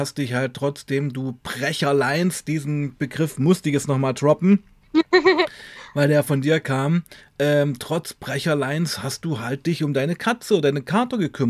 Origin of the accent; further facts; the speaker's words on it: Weißenfels, Saxony-Anhalt, Germany; meine Heimatstadt Weißenfels.